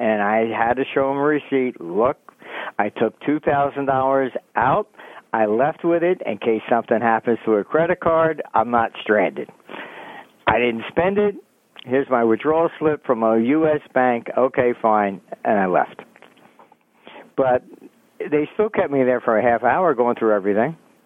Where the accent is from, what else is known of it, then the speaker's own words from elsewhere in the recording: United States; I look, I'm not British. I'm American.